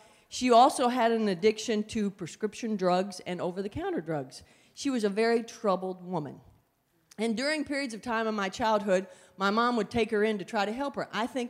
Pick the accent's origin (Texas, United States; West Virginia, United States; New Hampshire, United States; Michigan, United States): West Virginia, United States; I grew up in a very troubled home. I'm from West Virginia.